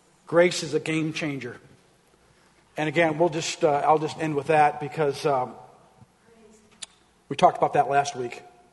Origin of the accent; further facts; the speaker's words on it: Minnesota, United States; I'm from Minnesota. We're all nice up there. Minnesota nice.